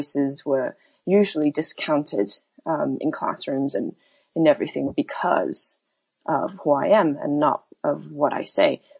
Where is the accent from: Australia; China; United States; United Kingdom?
China; I grew up in China and it was a subject that I never thought of growing up